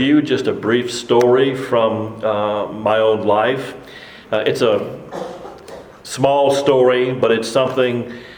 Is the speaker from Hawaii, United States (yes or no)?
no; Abbeville, Louisiana, United States; I'm from Abbeville, Louisiana, and that's rice and crawfish country too.